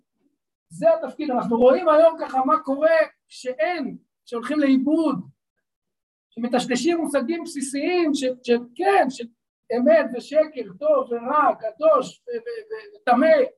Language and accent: Hebrew; Beit El, West Bank, Palestine; אני גדלתי בבית אלבית. דוסים, באמת, יש לי רק הכרת הטוב. גדלתי שם סביב הישיבה, באמת נפלא.